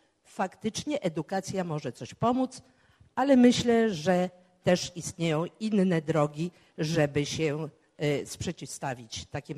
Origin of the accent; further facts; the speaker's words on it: Warsaw, Masovian Voivodeship, Poland; now in Chicago, United States; jestem z Chicago, ale jestem urodzona w Warszawie, wychowana w Warszawie. Wyjechałam z Warszawy w tych czasach, kiedy wszyscy wyjeżdżali. A teraz wróciłam.